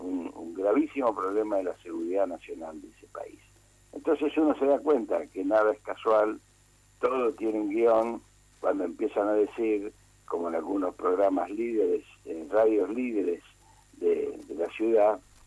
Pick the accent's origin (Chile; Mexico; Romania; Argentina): Argentina; como argentino